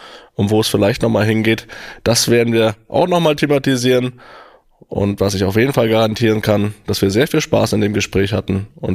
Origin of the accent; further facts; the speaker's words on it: Freiburg, Baden-Württemberg, Germany; Trotzdem so auch jetzt als Freiburger und auch als Spieler in Freiburg